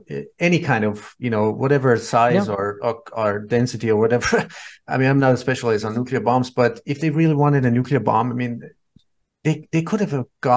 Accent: Iran; English is a second language; moved away; also born or lived in Austria; I'm from Iran. I was born in 1972, born in 1979. I moved to Austria with my dad, with my father

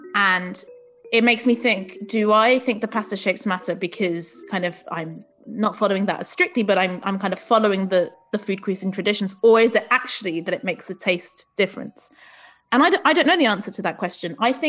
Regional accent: Portugal; Like I'm thinking I'm originally from Portugal, port wine, obviously from Portugal.

